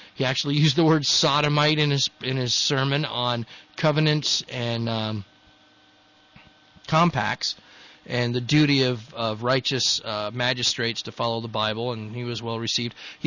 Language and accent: English; Colorado, United States; I grew up in Colorado